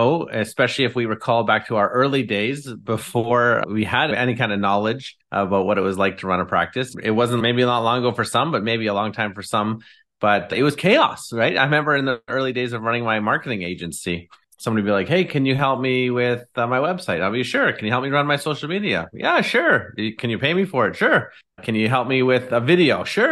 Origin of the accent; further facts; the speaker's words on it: Abbotsford, British Columbia, Canada; Yeah, I'm from Abbotsford, British Columbia, over here on Canada's beautiful West Coast.